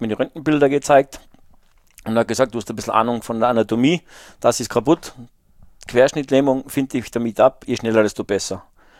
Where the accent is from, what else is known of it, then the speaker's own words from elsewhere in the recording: Salzburg, Austria; Ja, ich bin halt in den Bergen Salzburgs aufgewachsen